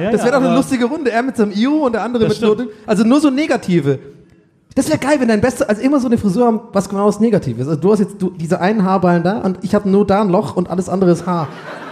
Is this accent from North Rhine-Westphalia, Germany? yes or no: no; Baden-Württemberg, Germany; Ich komme aus dem Schwabenland